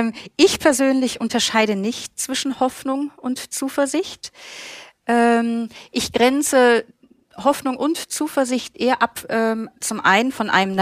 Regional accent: Germany; now in Austria; dass ich als Deutsche in Österreich lebe und meine Familie und Freunde schon über lange Zeit teilweise nicht gesehen habe

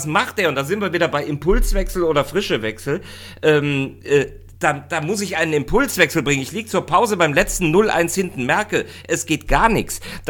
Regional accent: Rhineland, Germany; also zumindest für mich als Rheinländer

